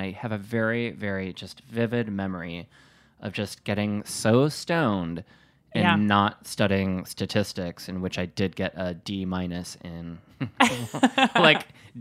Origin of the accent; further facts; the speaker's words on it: Wisconsin, United States; Well, now I am from Wisconsin, as mentioned 14 times in the last hour